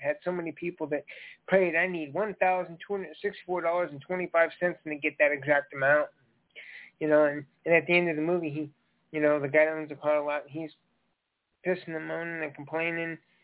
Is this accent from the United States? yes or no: no; Durban, KwaZulu-Natal, South Africa; I'm from Durban, South Africa.